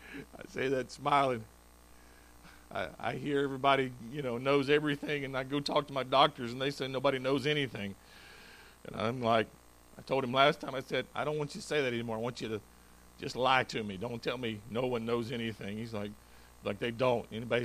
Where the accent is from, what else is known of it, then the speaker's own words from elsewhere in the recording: North Carolina, United States; Growing up in Eastern North Carolina, regular occurrence was to have a hurricane or two.